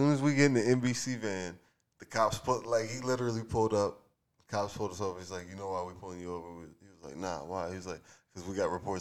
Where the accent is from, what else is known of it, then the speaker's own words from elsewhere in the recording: South Carolina, United States; I'm from South Carolina, bro.